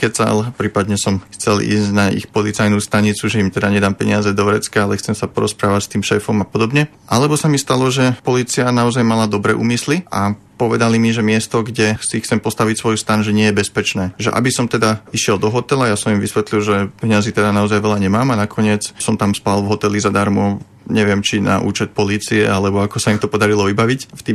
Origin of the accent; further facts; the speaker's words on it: Liptovský Mikuláš, Žilina Region, Slovakia; Áno, vyrazil som stopom priamo z Liptovského Mikuláša a postupoval som na východ